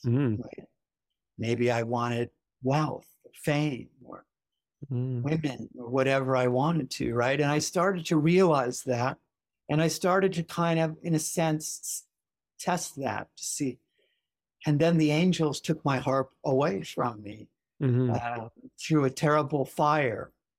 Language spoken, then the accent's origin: English; Santa Monica, California, United States; born there; also born or lived in Santa Barbara; I was born in Santa Monica, just down the highway.